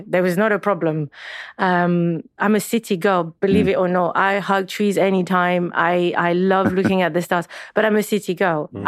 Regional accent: Lyon, Auvergne-Rhône-Alpes, France; English is a second language; So I grew up in France, in Lyon. It's in the southeast, the gate to the Alps.

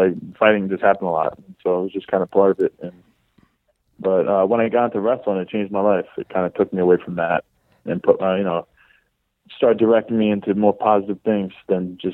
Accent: Baldwin, New York, United States; I'm from Baldwin.

